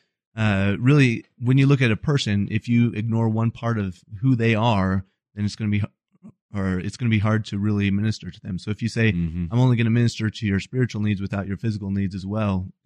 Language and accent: English; Brush, Colorado, United States; So I was raised in Brush, Colorado. I grew up on a hog farm with my four other brothers.